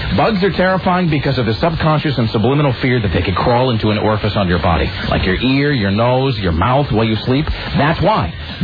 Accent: Kennewick, Washington, United States; I grew up in Kennewick, which is sort of a desert

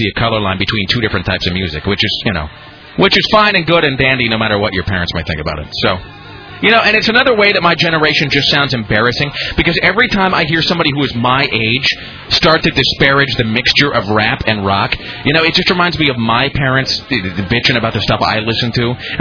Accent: Kennewick, Washington, United States; growing up in Kennewick, too

